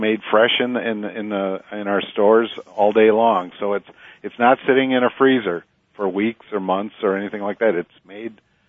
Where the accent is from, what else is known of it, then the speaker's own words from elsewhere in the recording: Sauk City, Wisconsin, United States; it was an opportunity for me and my family to get to move back to my hometown of Sauk City and Prairie du Sac, which was exciting for us.